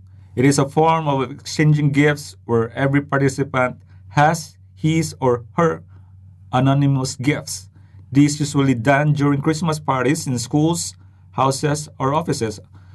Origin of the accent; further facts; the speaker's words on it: Philippines; I think this is what way we inherit from our